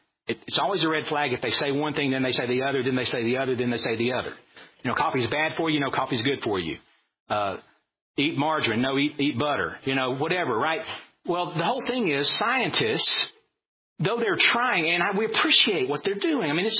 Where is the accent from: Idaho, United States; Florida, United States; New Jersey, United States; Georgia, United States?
Georgia, United States; born there; I'm 24 years old. I was born in Georgia.